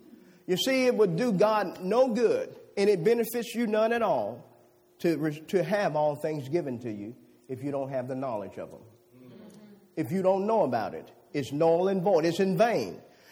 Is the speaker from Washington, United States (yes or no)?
no; Louisiana, United States; I'm a southerner from Louisiana. You can tell that.